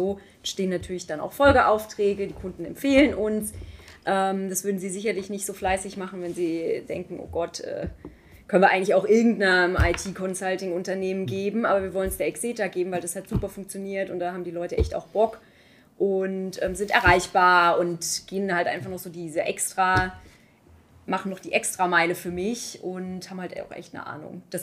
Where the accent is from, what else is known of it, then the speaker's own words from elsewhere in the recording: Baden-Württemberg, Germany; Mannheim passt gut, so ich komme aus der Heidelberger Ecke.